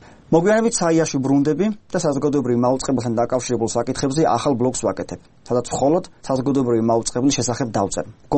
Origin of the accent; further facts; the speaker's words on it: Keda, Adjara, Georgia; ყველანი ქედიდან აჭარიდან მოვდივართ და მთელი ბავშვობა ერთად გვაქვს გატარებული.